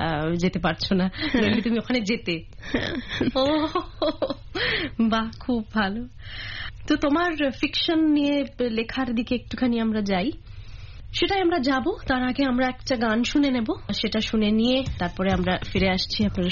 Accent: Kolkata, West Bengal, India; আমাদের ইন্ডিয়াতে, আমি কলকাতায় বড় হয়েছি, কলকাতার নাম নিশ্চয়ই শুনেছ

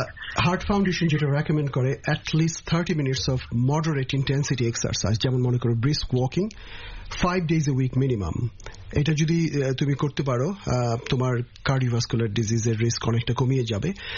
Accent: Bangladesh; আমি মনে প্রাণে প্রতি বিন্দুতে আমার শরীর আমি বাংলাদেশি

